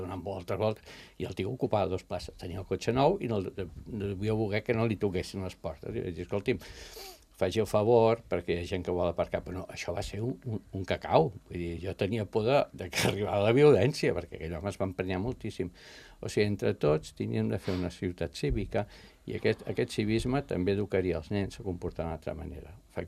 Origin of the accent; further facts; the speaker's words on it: El Masnou, Catalonia, Spain; Jo sóc de Masnou. Al col·legi teníem el pati al carrer, o sigui, fèiem el pati al carrer i jugàvem a pilota al carrer.